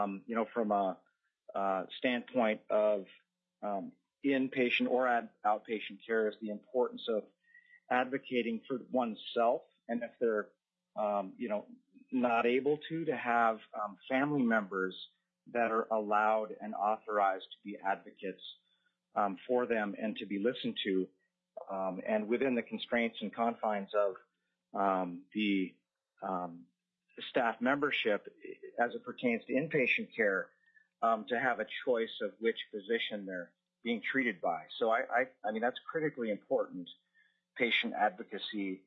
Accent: Soldotna, Alaska, United States; I am from Soldot, Alaska, originally.

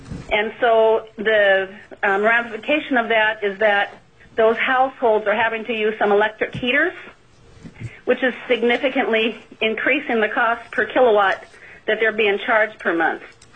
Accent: Dillingham, Alaska, United States; I am from Dillingham.

